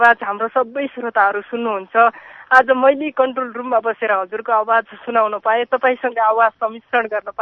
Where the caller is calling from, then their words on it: Sudurpashchim Province, Nepal; म यो सुदूर दूर बझाङबाट हो